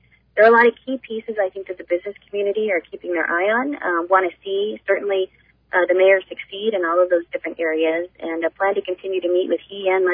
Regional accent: Tucson, Arizona, United States; However, as you go down, anecdotally, I'm from Tucson. I've certainly been to Nogales millions of times.

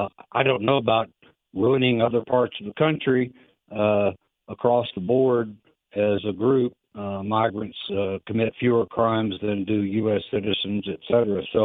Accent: Texas, United States; I grew up in West Texas, and you couldn't build a freeway or operate a livestock production or even some of the oil fields back in the day without migrant labor of some kind.

